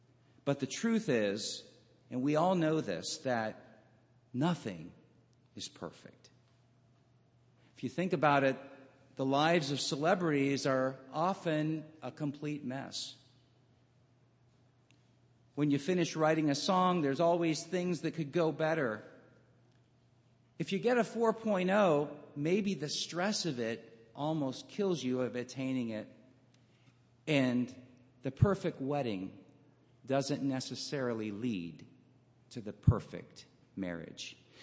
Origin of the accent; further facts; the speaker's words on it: Cleveland, Ohio, United States; Now, like I said, I'm from Cleveland, and we're used to not winning, so I adopted the Minnesota Twins.